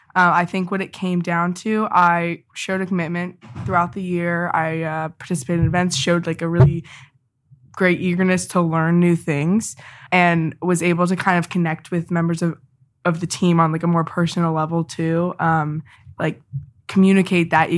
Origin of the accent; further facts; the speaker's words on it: South Carolina, United States; Yeah, so I am from South Carolina.